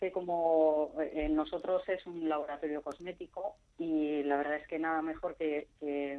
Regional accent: Perales de Tajuña, Community of Madrid, Spain; para mí es, además de la posibilidad, pues el orgullo de poder hacer cosas en mi pueblo con ingredientes de mi pueblo.

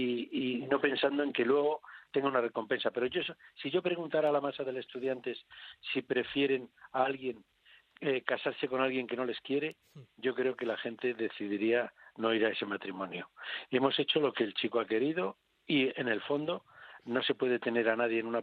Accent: Spain; Yo soy un español rarito porque empiezo a ver el fútbol a los 5 minutos me aburro.

